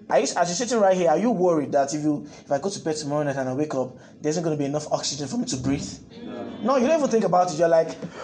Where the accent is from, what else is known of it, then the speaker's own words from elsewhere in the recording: Nigeria; some of the things I found out while growing up in Nigeria about the church, right?